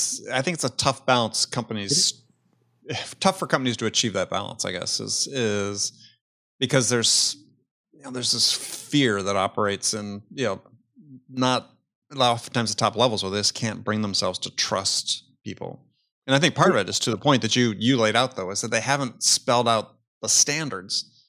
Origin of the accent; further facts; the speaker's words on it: Wisconsin, United States; I grew up in Wisconsin, the heyday of the Green Bay Packers and Vince Lombardi, one of my childhood idols.